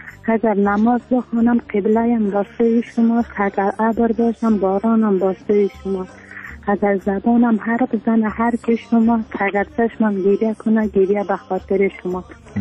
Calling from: Faryab, Afghanistan; ما از ولایت فاریاب ولسوالی پشتوان

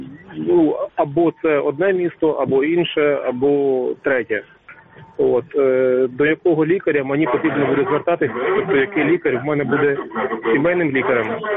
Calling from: Kyiv, Ukraine

